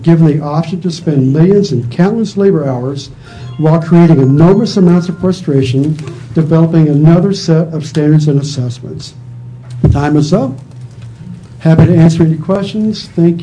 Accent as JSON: {"language": "English", "region": "Florida", "country": "United States", "lives_now": "Colorado, United States", "said": "Florida, my home state, decided to go it alone"}